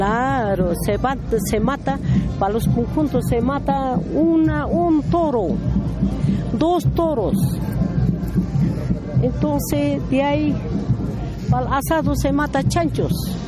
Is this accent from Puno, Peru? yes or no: yes; Mañazo, Puno, Peru; yo soy de Barrio Mañazo.